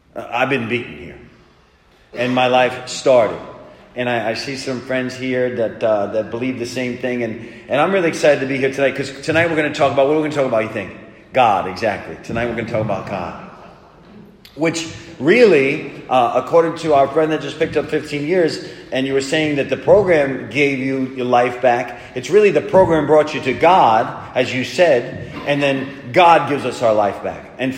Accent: Long Island, New York, United States; I didn't come out of Long Island and get involved with drugs

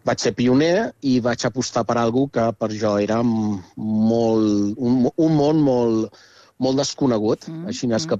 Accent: Balearic Islands, Spain; jo som menorquí, quan vaig tornar a Menorca

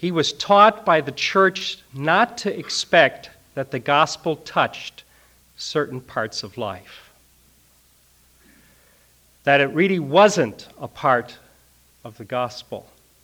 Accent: Chicago, Illinois, United States; I grew up in Archie Bunker's house on the north side of Chicago.

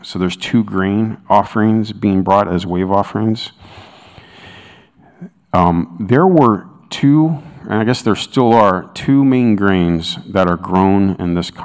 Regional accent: United States; Now, I have to admit, I'm from America. I'm from a Western culture.

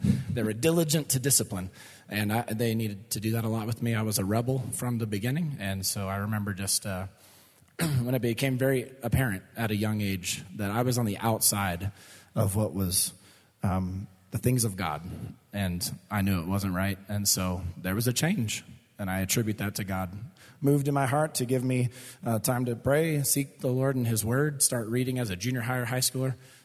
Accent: California, United States; now in Texas, United States; Now, I grew up in California, but now I've been living in Texas for 9 years.

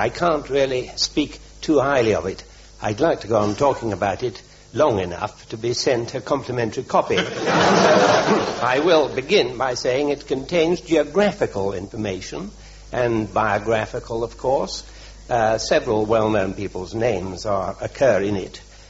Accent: West Midlands, United Kingdom; No, it isn't. I come from Shropshire, and it doesn't.

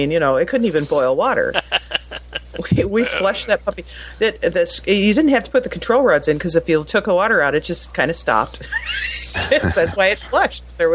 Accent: Iowa, United States; we grew up in Iowa

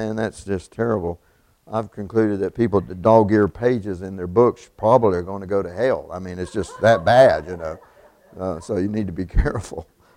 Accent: Quitman, Georgia, United States; And I was raised in Quitman, Georgia. In Quitman, you've got gas stations and a grocery store. That's pretty much it back then.

